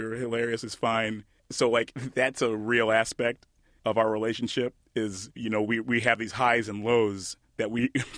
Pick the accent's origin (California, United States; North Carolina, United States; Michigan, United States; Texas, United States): Michigan, United States; Detroit; My experience in Detroit is kind of unique, but not entirely unique. I went to, growing up, of course, my mother's from Ghana, but my dad's from